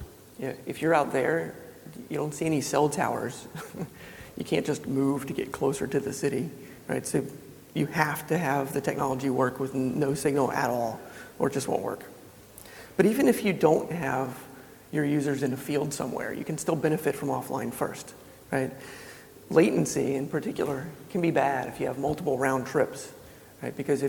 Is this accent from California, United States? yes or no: no; Denver, Colorado, United States; So when I'm from Denver, Colorado in the United States.